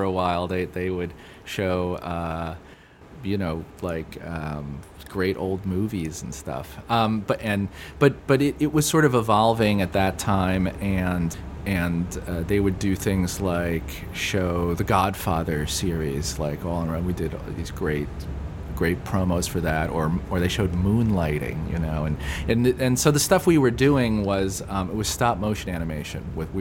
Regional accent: Brooklyn, New York, United States; I grew up in Brooklyn, mm-hmm. In Park Slope, since I was about 4 or 5 years old.

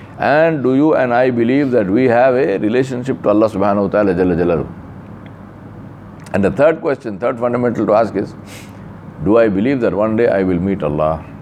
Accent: India; So what? I'm an Indian, I live in India.

